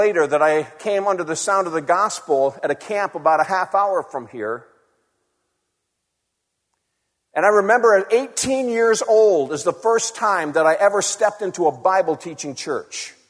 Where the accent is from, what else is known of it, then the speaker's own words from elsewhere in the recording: Connecticut, United States; I was raised in Connecticut, grew up living in a government-subsidized housing development.